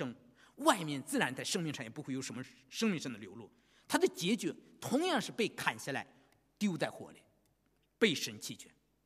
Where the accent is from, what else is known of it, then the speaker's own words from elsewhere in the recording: China; moved away; 我们中国人，我知道我们中国人啊，从中国来到这里，我很不容易了